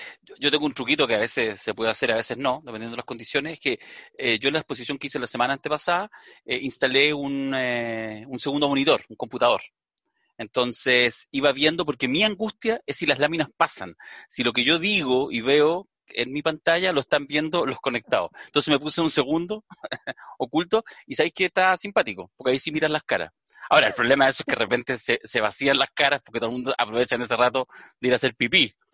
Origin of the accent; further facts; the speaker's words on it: Peñalolén, Santiago Metropolitan, Chile; porque somos de Peñalolén